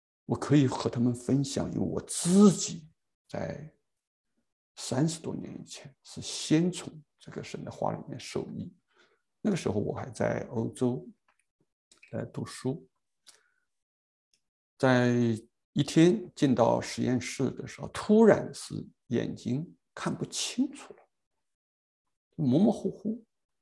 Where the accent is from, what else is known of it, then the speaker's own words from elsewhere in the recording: Anhui, China; also born or lived in Shanghai; 那这个我老家在安徽啊，那个从安徽后来回到上海